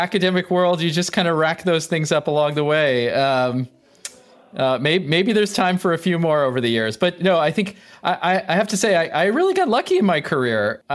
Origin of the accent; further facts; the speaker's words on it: Studio City, California, United States; Well, you know, I'm from Studio City originally, so it's in my blood.